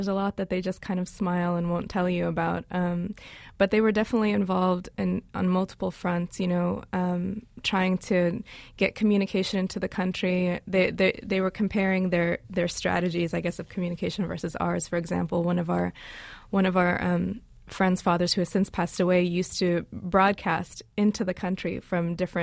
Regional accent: United States; now in New York, United States; Well, I mean, I was born and raised in the States. Actually lived in upstate New York when I was briefly as a child.

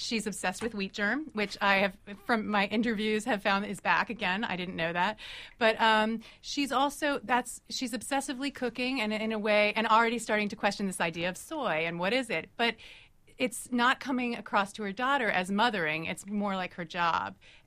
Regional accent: Chevy Chase, Maryland, United States; I grew up in Chevy Chase, Maryland, which is literally one moment away from D.C.

